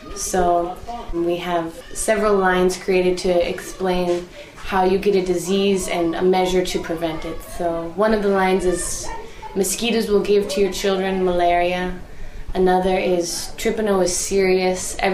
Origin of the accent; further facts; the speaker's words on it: California, United States; I'm a family nurse practitioner. I come from America, from Northern California.